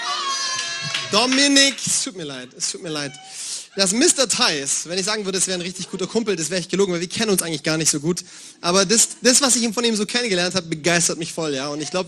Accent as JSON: {"language": "German", "region": "Bavaria", "country": "Germany", "said": "Ich komme aus Bayern und bei uns sagt man Servus zur Begrüßung."}